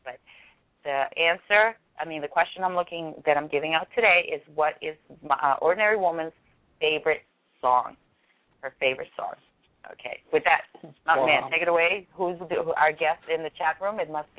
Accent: Boston, Massachusetts, United States; I'm going to save mine because mine is, like, wicked hard. Yes, I'm from Boston.

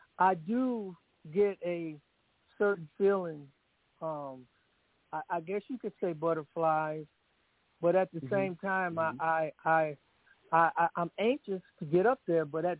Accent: Michigan, United States; is based out of Detroit, and I'm from Michigan, so I did a lot of work in Detroit

